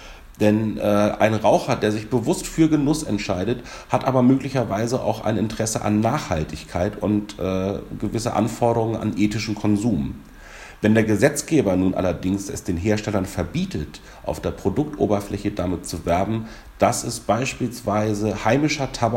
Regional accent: Rhineland-Palatinate, Germany; Bei uns in der Pfalz wird Biotabak angebaut

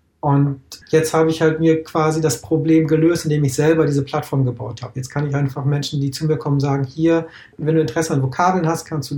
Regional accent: Germany; first language sign language; German is a second language; Also meine erste Sprache ist die Gebärdensprache und die zweite Sprache ist halt Deutsch.

